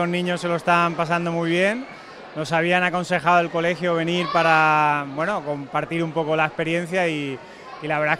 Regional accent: Elche, Valencian Community, Spain; De aquí, de Elche.

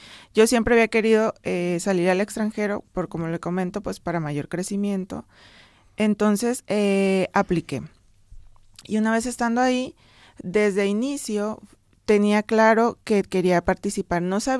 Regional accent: Sinaloa, Mexico; yo soy originaria de Sinaloa y bueno, ahí realicé mis estudios de licenciatura y de maestría.

